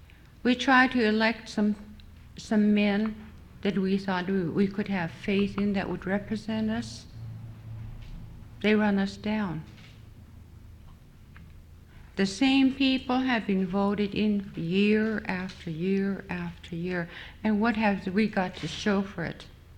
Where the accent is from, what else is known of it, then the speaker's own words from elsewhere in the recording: Angoon, Alaska, United States; belong to the Kutznu Corporation, which is in Angoon, Alaska, my hometown and the village where I was born.